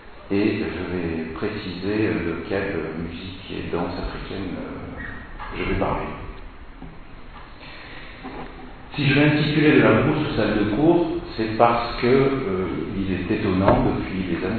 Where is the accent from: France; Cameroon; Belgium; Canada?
France; Gascony; je viens de Gascogne, et on sait très bien que la Gascogne, c'est pas vraiment la France. Puisqu'on y parle l'occitan et non pas le patois.